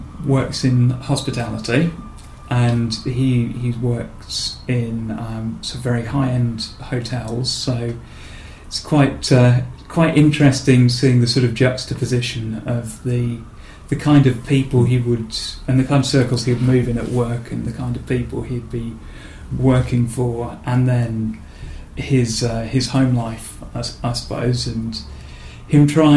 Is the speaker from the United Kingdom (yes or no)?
yes; St Andrews, Scotland, United Kingdom; now in Manchester, United Kingdom; I grew up in St Andrews in Scotland, despite my accent not really suggesting that at all.